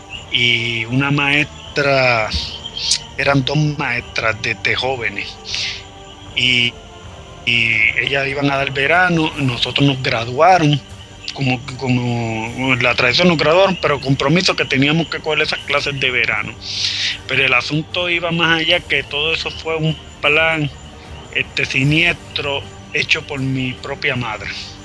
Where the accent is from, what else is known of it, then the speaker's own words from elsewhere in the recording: San Juan, Puerto Rico; born there; acá en Puerto Rico es de noche. … nací en San Juan, Puerto Rico, el 10 de noviembre de 1977.